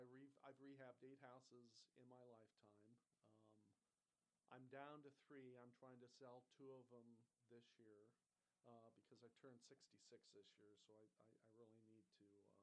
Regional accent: Rochester, Minnesota, United States; born there; I was born in Rochester, Minnesota on Bastille Day, July 14th, 1953.

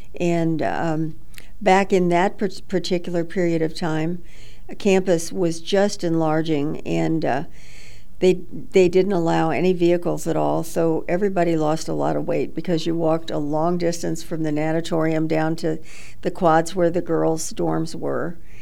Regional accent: Dayton, Ohio, United States; also born or lived in northern France; I was born here in Dayton, Ohio in 1940, and I lived here until I went to Miami. And then I lived in Europe in northern France until 1965, which was 6 years.

